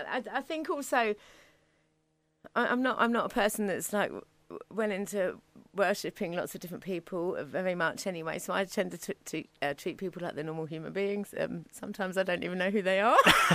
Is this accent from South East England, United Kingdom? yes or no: no; Brixton, London, United Kingdom; born there; I'm going to go to Brixton. I was born in Brixton.